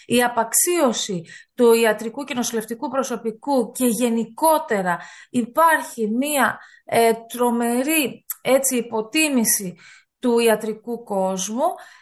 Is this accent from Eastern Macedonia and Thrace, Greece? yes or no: no; Athens, Attica, Greece; now in London, United Kingdom; Γεννήθηκα και μεγάλωσα στην Αθήνα. Ο συγχωρεμένος ο παπάς μου ήταν από την Καστοριά. Μ' αρέσει πάρα πολύ που έχω καταγωγή από την Μακεδονία και οι παππούδες μου ήταν Μικρασιάτες, από την Τραπεζούντα.